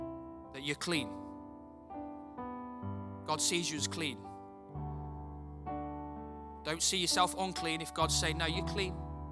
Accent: United Kingdom; I know we're British, but we're New Horizon.

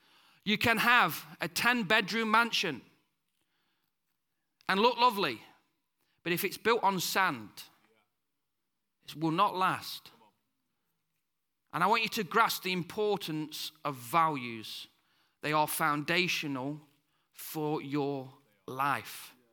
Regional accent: United Kingdom; I know we're British, yeah, but in this church, we have a kingdom culture, not a United Kingdom culture

